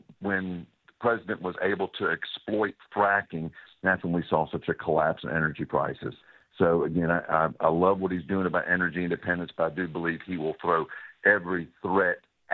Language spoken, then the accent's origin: English; Florida, United States; I was born and raised in Northwest Florida.